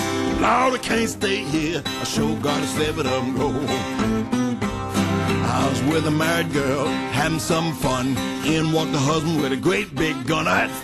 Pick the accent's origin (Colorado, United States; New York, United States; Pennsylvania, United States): New York, United States; New York City; I'm from Bronx, New York.